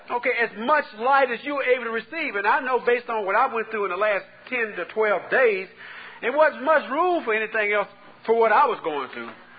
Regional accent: Texas, United States; Men, you might be careful with your ties. I'm from Texas.

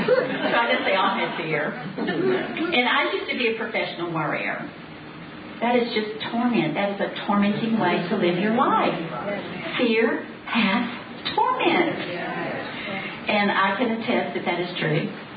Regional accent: Texas, United States; I'm from Texas. We have a lot of people in Texas

